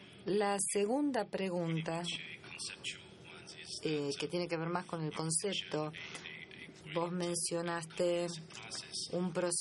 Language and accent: Spanish; Austria; Spanish is a second language; Bueno, yo vengo de Austria.